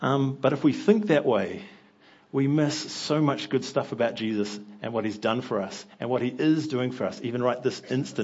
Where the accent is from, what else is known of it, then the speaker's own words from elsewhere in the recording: Wellington, New Zealand; I grew up here in Wellington and went to Victoria University.